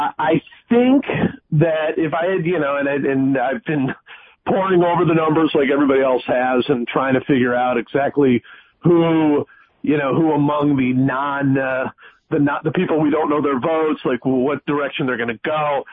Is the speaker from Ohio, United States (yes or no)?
yes; Cleveland, Ohio, United States; You better believe they did. I was just listening to that thinking how much I want to be a member.